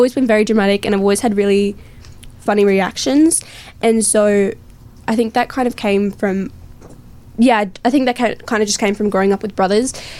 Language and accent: English; Gold Coast, Queensland, Australia; also born or lived in Sydney; I was born in Sydney, in Campbelltown, which is a nice area. And then when I was like 6, we moved to the Gold Coast